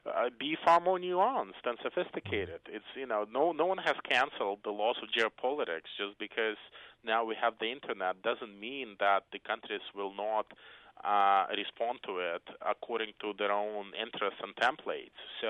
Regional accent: Belarus; I come from Belarus, which is, a country was probably the most dictatorial and harshest political environment in Europe.

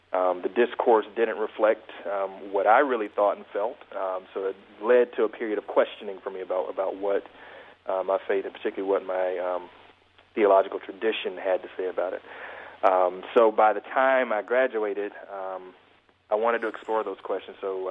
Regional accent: Mobile, Alabama, United States; also born or lived in Memphis, Tennessee; So I'm a native Southerner. I'm from Mobile, Alabama, right on the Gulf Coast.

